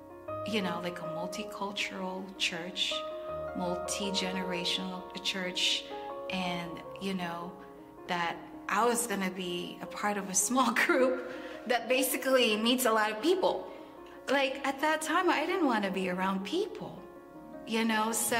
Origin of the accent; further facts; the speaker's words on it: Philippines; Even though growing up in the Philippines, English is our it's our main language. Like, learned English since I was, I guess, born.